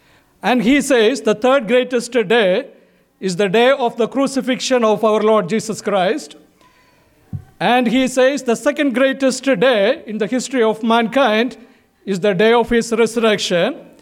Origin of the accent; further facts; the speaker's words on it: India; accent: Indian; I don't know, you have to be more attentive to me since my accent, maybe an Indian accent, difficult for you to understand.